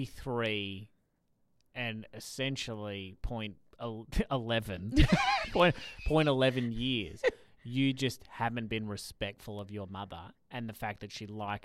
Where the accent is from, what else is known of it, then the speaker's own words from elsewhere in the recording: Frankston, Victoria, Australia; Wednesday nights when I was a teenager growing up near Frankston